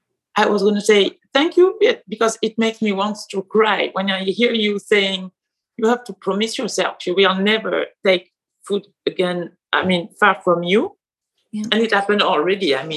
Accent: France; English is a second language; I'm from France. I'm in Bordeaux, southwest of France.

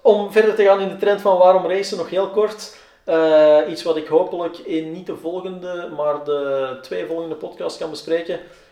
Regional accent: Belgium; en ik ben er aan als Belg

